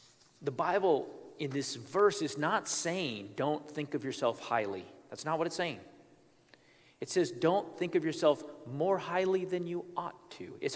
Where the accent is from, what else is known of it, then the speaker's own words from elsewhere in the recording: United States; I'm not a math major here, although I'm American, so I think I'm good at math.